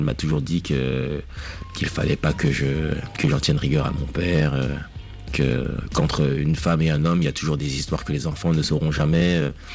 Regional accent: Brazzaville, Republic of the Congo; also born or lived in Kinshasa, DR Congo / Central African Republic; Je suis Congo de Brazza et de Kin

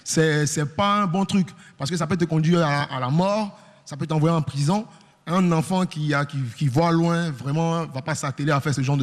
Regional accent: Abobo, Abidjan, Côte d’Ivoire; Je suis un jeune d'Abobo.

